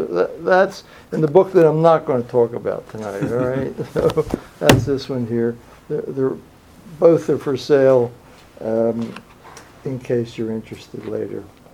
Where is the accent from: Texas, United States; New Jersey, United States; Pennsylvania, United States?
Pennsylvania, United States; Philadelphia; When I was growing up in Philadelphia, and my rabbi was the late Mortimer J. Cohen